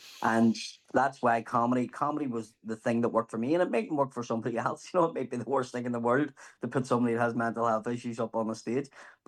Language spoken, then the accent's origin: English; Ireland; But I just think as Irish people, we're just able to laugh at ourselves and able to laugh.